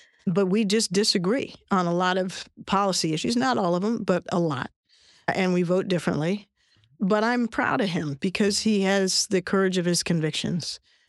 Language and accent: English; Washington, District of Columbia, United States; Growing up in Washington, D.C., as he did with our family and where I grew up.